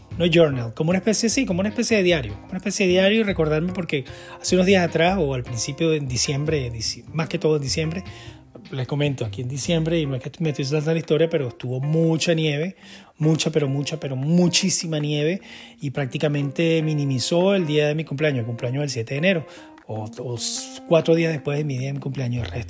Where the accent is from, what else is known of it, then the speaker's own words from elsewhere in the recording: Venezuela; also born or lived in United States / London; now in Denmark; anteriormente he estado viviendo en otros países, obviamente soy de Venezuela, he estado viviendo en Estados Unidos, en distintas oportunidades, en distintos sitios, en Dinamarca, después en Londres y otra vez aquí en Dinamarca.